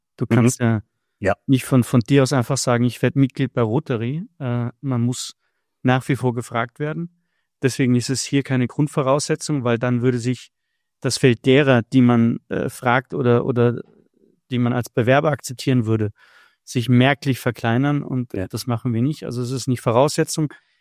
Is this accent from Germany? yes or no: yes; Northern Germany, Germany; Aber das ist ähnlich wie Moin zum Beispiel bei uns im Norddeutschen